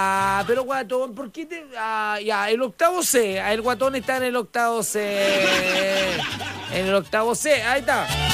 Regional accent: Aysén, Chile; born there; allá en el sur, donde yo vivo, mi ciudad natal. Papas hervidas. En Aysén.

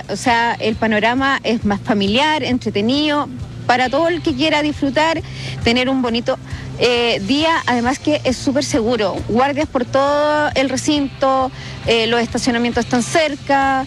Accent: Lebu, Biobío, Chile; vengo de Lebu con mis hijas, mi sobrina.

